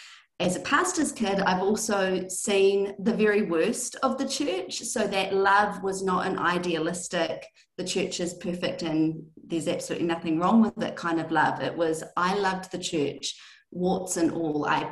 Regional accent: New Zealand; I am a Kiwi or a New Zealand girl living in Auckland by the beach

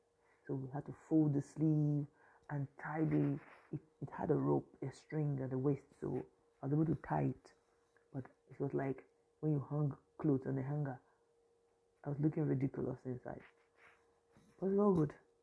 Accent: Port Harcourt, Rivers, Nigeria; also born or lived in Ondo State; I told him I'm from Ondo State, but I grew up in Port Harcourt.

